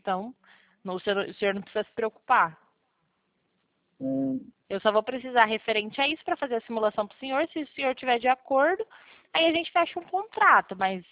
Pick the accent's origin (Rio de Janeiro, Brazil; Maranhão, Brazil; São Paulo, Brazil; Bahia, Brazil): São Paulo, Brazil; Pirassununga; eu sou de Pirassununga.